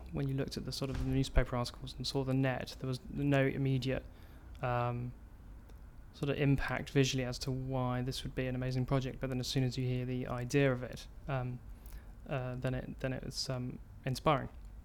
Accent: London, United Kingdom; I'm 37 and I'm from London.

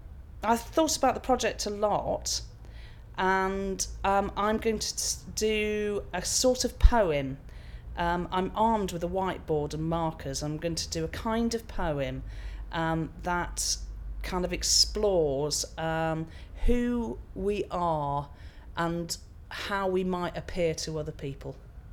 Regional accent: North West England, United Kingdom; also born or lived in London; I grew up in a very landlocked place. I grew up in Cheshire near Manchester, and I've gravitated down south and also to the sea.

